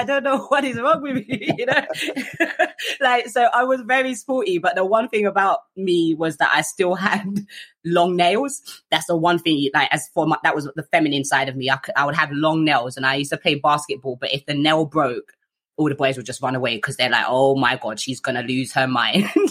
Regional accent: London, United Kingdom; I grew up in Southeast London with my family

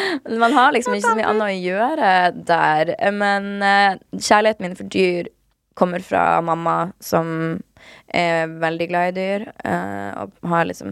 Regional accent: Harstad, Troms, Norway; Jeg er oppvokst litt utenfor Harstad, i en bygd, sånn bygd på den nivåen at man basically ikke har en nabo, og at du har ingen du bare kan gå og leke til

